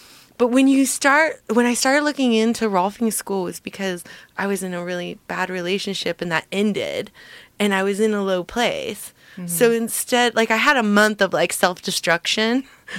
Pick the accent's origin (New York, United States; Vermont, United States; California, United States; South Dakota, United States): California, United States; North Orange County, born and raised.